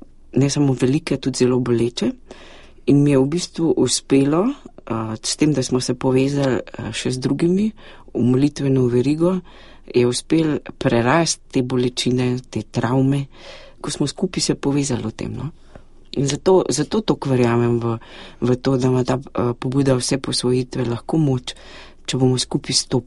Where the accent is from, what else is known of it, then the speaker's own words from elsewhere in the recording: Frankolovo, Savinja, Slovenia; Doma sem iz Frankolovega, ki je znano po stotih frankolovskih žrtvah med vojno